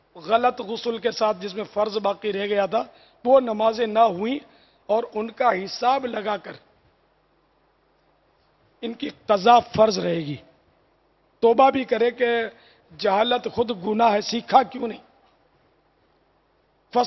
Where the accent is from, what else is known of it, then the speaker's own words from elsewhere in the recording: Pakistan; اب پاکستان کا جھنڈا تو ہم پاکستانی ہیں تو لگائیں گے ہی نظر، پاکستان کی پیدائش ہے میری، تو ہمارا وطن ہے.